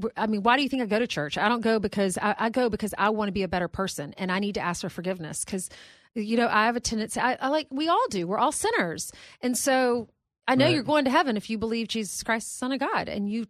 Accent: South Carolina, United States; my sister lives in Charleston, and I grew up in South Carolina

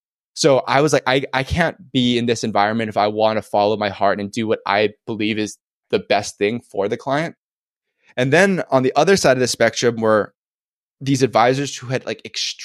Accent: Kaneohe, Hawaii, United States; I grew up in Kaneohe, Kahului on Oahu, which is like a little bit more rural country.

